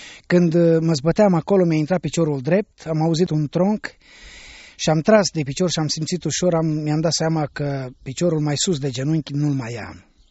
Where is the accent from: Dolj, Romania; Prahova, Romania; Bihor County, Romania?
Prahova, Romania; Ploiești; sunt din Prahova, Ploiești. M-am născut într-o familie de ortodoxi